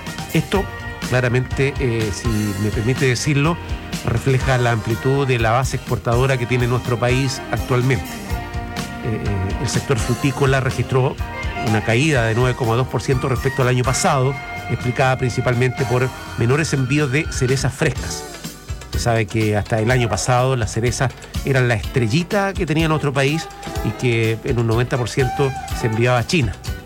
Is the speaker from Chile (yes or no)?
yes; Chile; lo que le estamos vendiendo al mundo como chilenos, ¿no?